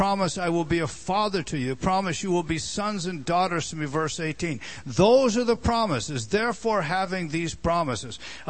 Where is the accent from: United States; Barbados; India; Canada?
Canada; I'm from Canada, so hang in there with this statement.